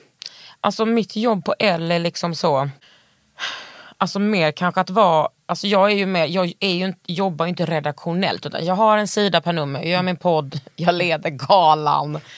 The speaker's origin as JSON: {"language": "Swedish", "region": "Västra Götaland County", "country": "Sweden", "said": "Nej, jag är bördig från Västergötland."}